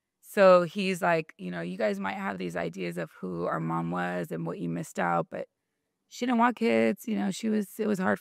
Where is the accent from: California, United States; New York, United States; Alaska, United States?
California, United States; Bassett; I'm from San Gabriel Valley, from a little town called Bassett.